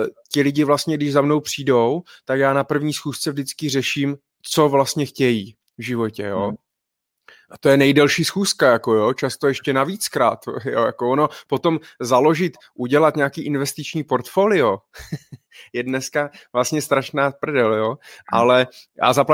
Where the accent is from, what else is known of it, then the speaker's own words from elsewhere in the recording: Brno, South Moravian Region, Czechia; já jsem z Brna, jo, takže pro mě, já můžu jít už jenom do Prahy